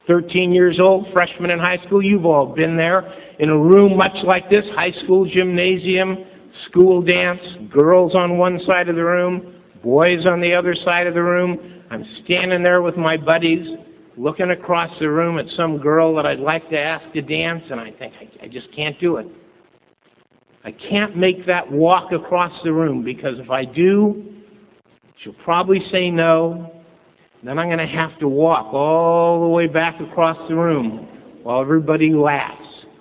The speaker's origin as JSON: {"language": "English", "town": "King City", "region": "California", "country": "United States", "tie": "born or raised there", "said": "I grew up in King City, over in the Salinas Valley. It's a town very much like Ripon, you know, a farming community and small town."}